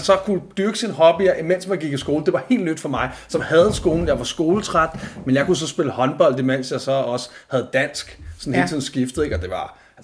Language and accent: Danish; Farum, Capital Region of Denmark, Denmark; also born or lived in Hørsholm; Altså født i Hørsholm Hospital, okay. Opvokset i Farum, har boet der i, hvor meget har boet der, næsten 25 år, tror jeg, 25 år.